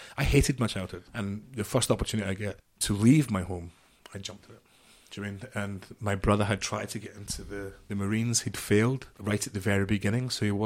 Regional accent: Scotland, United Kingdom; I'm from Scotland, just outside Glasgow, so it was the 80s

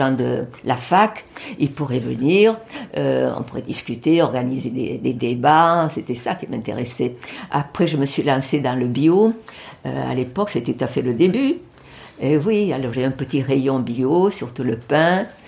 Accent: France; en tant que Française

